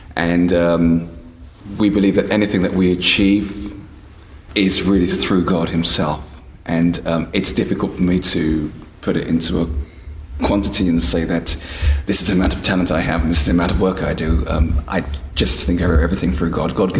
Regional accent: London, United Kingdom; born there; I also came from West Indian background, and even though I was born in London, my parents would sing a lot around the house. As a Christian family, we would meet to have worship morning and evening.

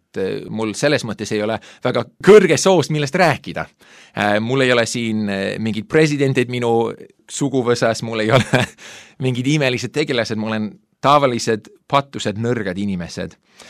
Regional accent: Winnipeg, Manitoba, Canada; also born or lived in Toronto; ma sündisin Kanadas, Toronto linnas, kasvasin üles Winnipegi linnas, mis on umbes Kanada keskel

